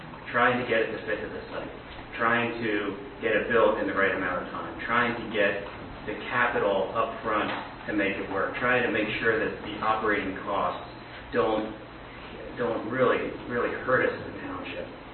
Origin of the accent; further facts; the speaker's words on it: Hershey, Pennsylvania, United States; I grew up in Hershey. The current plaza was a part of my youth. I grew up in a home with a single mother who worked, and that's where I spent my summer.